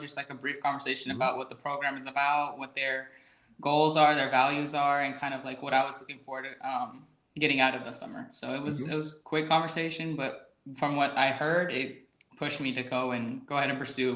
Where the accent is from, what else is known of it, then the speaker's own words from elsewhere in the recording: Texas, United States; Because I'm from Texas as well.